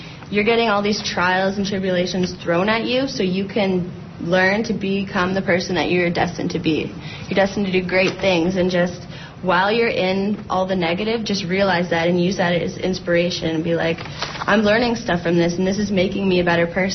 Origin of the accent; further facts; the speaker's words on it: Kemptville, Ontario, Canada; and I'm originally from Kempville, Ontario, which is a small little hick town outside of Ottawa.